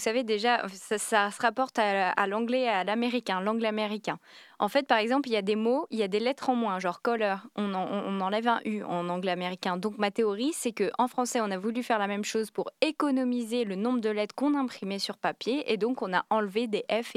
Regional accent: France; les situations dans lesquelles j'ai pu me retrouver en tant que Française parlant anglais.

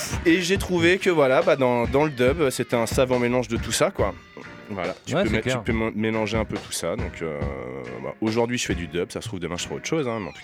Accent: Île-de-France, France; moi là-bas, je suis un banlieusard de Paris.

